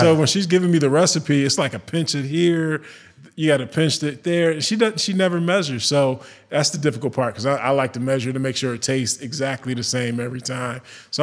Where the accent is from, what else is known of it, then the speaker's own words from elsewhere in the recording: Sandusky, Ohio, United States; Sandusky, Ohio.